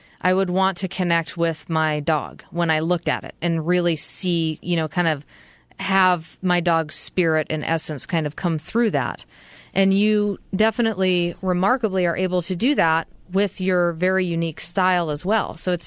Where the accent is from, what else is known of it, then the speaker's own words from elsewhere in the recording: Massachusetts, United States; I'm from Massachusetts, so let's just get that out of the way.